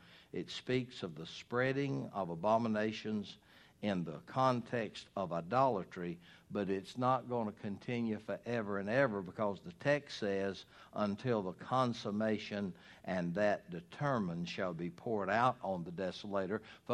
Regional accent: Hartwell, Georgia, United States; I grew up in the Hartwell area in 1959.

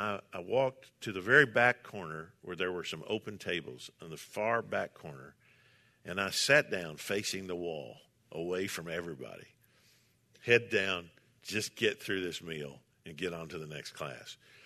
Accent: Kentucky, United States; I said, yeah. I'm from Kentucky. He said, well, what part of Kentucky? I said, well, Western Kentucky.

